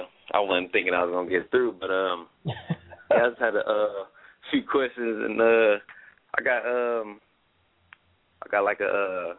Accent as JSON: {"language": "English", "town": "Peoria", "region": "Illinois", "country": "United States", "lives_now": "Indianapolis, United States", "said": "Oh, I'm originally from Peoria, Illinois, but me and my girl, we relocated to Indianapolis."}